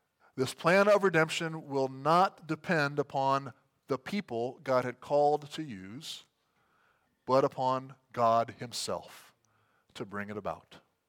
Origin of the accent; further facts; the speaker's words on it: Iowa, United States; Many of you know that I grew up in Iowa in the 80s, and I am a Hawkeye fan.